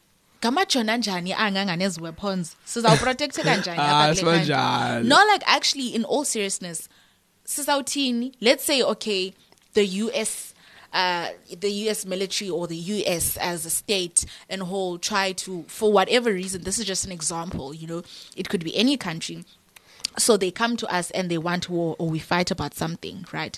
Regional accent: South Africa; Number one, I'm speaking because I'm a South African citizen, right?

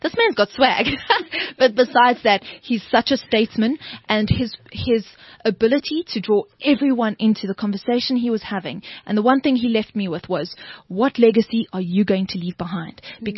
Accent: South Africa; As a South African, there were so many interesting things

